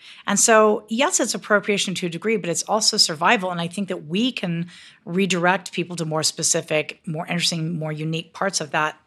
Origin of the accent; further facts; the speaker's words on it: Colorado, United States; of course it's integral to the plot. I'm from Colorado.